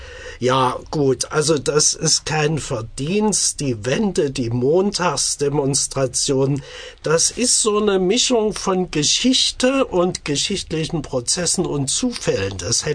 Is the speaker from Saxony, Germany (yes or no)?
yes; Leipzig, Saxony, Germany; accent: Saxon; Also ich bin ein echter Sachse, das will ich auch nicht verleugnen. Das hört man auch noch ein bisschen. Und man hört es vor allen Dingen, wenn ich mal wieder in meiner Geburtsstadt Leipzig war.